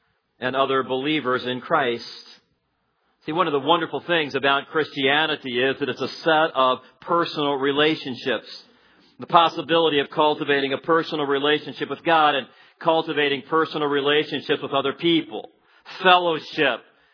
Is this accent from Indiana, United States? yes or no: yes; Gary, Indiana, United States; I grew up in Gary.